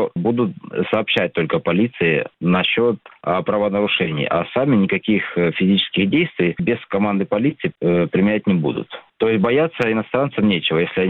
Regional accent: Rostov Oblast, Russia; now in Saint Petersburg, Russia; Я этнический казак донской, потому что у меня по отцу предки с Волгоградской области, с хутора Рассошинского, а по матери с Вешенской станицы Ростовской области. Сейчас я проживаю временно в Санкт-Петербурге, а вообще я уроженец Ростовской области.

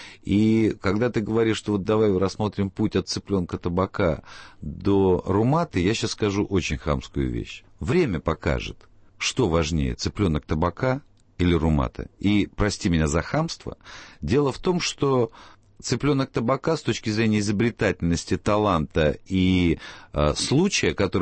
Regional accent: Lviv, Lviv Oblast, Ukraine; Я во Львове школьные годы провел.

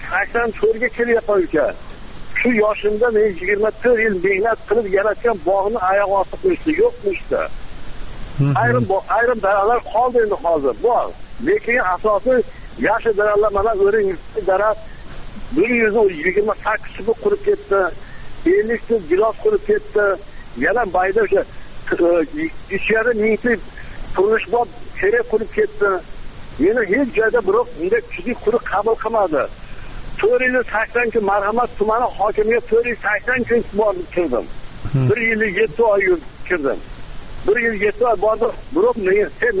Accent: Marhamat, Andijan Region, Uzbekistan; born there; 1931 yil tug'ilganman. Yilim qo'y Marhamat tumanida.

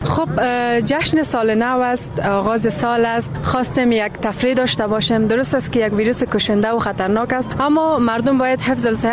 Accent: Afghanistan; ما مردم افغانستان

